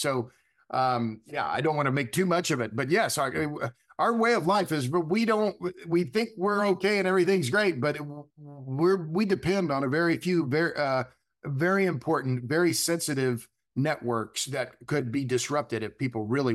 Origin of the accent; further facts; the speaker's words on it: Oklahoma, United States; I'm from Oklahoma. I have deep roots in Oklahoma on my mother's side and my father's side.